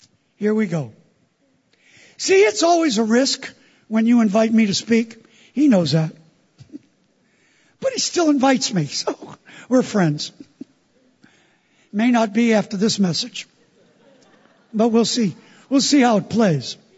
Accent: New York, United States; I said, I want to go last. I'm from New York. I got the last word.

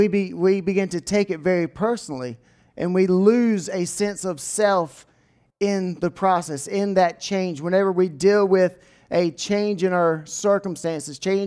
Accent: Edenton, North Carolina, United States; And the way that I talk is based on the fact that I grew up in Edenton, North Carolina, and I sound like an Edentonian.

